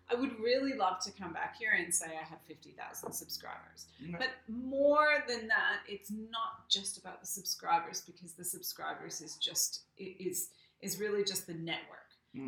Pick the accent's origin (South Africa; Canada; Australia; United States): Canada; So I'm not American, just so everyone knows that. At the very end, I am Canadian.